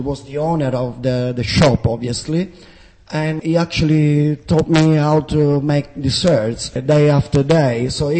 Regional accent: Sicily, Italy; also born or lived in England; I miss it a little bit, but I still love to be in Sicily, my hometown, with my family, friends, and so on.

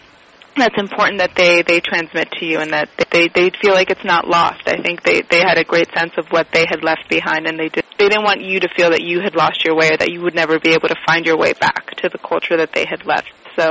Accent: Miami, Florida, United States; born there; now in New York, United States; I was born here. I was born in Miami, and I've lived in New York almost 20 years now.

